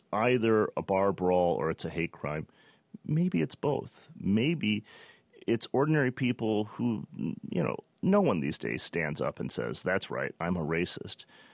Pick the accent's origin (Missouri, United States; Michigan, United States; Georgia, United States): Michigan, United States; Detroit; not just in Detroit, the Motor City where this occurred, my hometown, but across the nation.